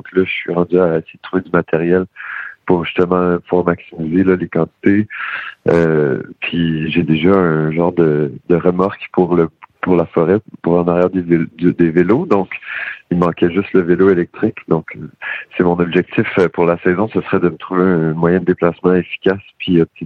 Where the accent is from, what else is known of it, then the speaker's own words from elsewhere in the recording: Saint-Joseph-du-Lac, Quebec, Canada; now in Val-d'Espoir, Canada; Puis j'ai grandi aussi à Saint-Joseph-du-Lac, là, dans les vergers.